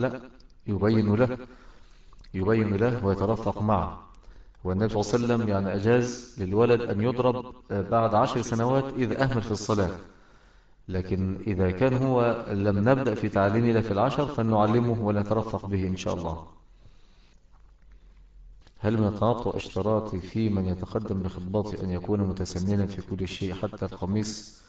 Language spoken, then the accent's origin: Arabic; Mecca, Makkah Province, Saudi Arabia; يعني مولود في مكة وعايش في مكة